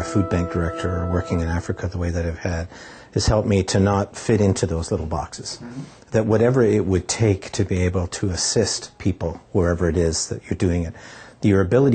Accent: Canada; asked my wife and I to go as a Canadian observers

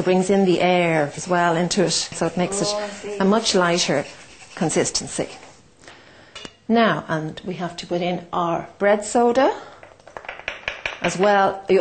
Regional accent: Dublin, Leinster, Ireland; And I am from Dublin, Ireland

